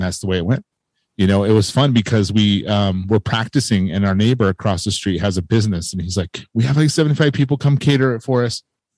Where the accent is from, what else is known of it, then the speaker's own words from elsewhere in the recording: Lehi, Utah, United States; I'm from Lehigh, Utah.